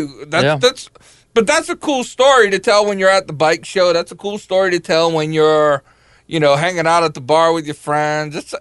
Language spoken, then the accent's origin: English; Long Island, New York, United States; I'm from Long Island.